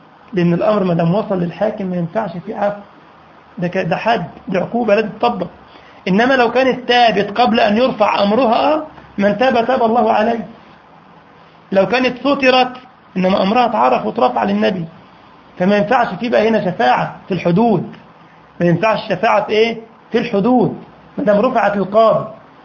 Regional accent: Egypt; عندنا في مصر المثل ده، مش عارف بقى في الجزائر عندكم

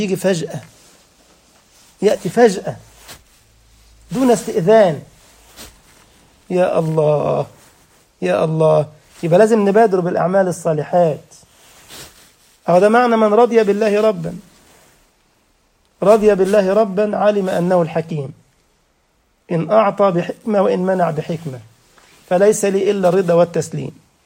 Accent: Egypt; ده بيقولوا عندنا في مصر القطار اخر صياد اسمها السبنسه، دايما في ذيل القائمه

